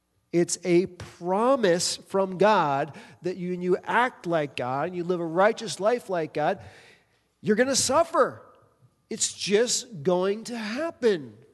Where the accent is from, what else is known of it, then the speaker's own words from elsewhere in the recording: East Coast, United States; We're living in the Midwest where it's like as welcoming as possible. I come from the East Coast.